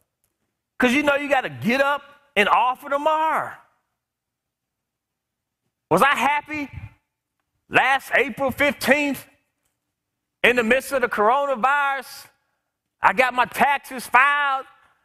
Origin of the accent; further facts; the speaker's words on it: Washington, District of Columbia, United States; also born or lived in Prince George's County, Maryland; And I grew up in Prince George's County. I grew up in Southeast Washington, D.C. I grew up around the government.